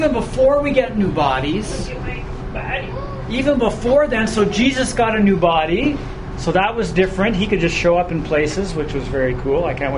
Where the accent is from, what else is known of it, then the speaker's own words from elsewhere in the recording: Canada; because we're Canadian, wherever we go around the world, we bring something different